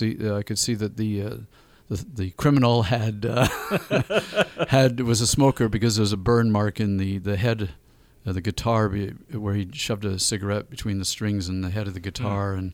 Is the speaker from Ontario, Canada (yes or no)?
yes; Kincardine, Ontario, Canada; also born or lived in England; I'm not actually born in Kincardine, but this is my hometown.